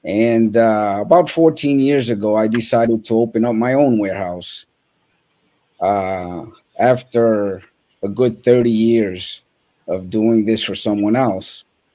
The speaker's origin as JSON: {"language": "English", "town": "New York City", "region": "New York", "country": "United States", "tie": "born or raised there", "also_born_or_lived": "Dominican Republic / New Jersey / Pennsylvania / Miami", "said": "I was born and raised in New York, New York City. I've been basically or mainly living here all my life, except for about 6 years where I lived in the Dominican Republic, in New Jersey, in Pennsylvania, in Miami."}